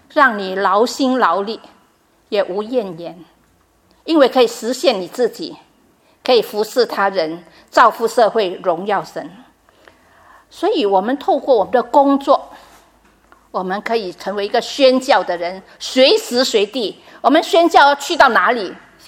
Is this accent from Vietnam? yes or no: yes; Vietnam; Chinese is a second language; now in Australia; 因为我是越南来的嘛